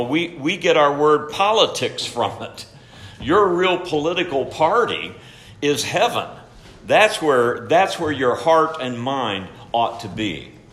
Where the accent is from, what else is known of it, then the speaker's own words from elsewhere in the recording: Ohio, United States; also born or lived in Denver; now in Kansas City, United States; And I grew up in Ohio, just south, a few miles south of I-70. And then we lived in near Denver for 22 years. And now I live in Kansas City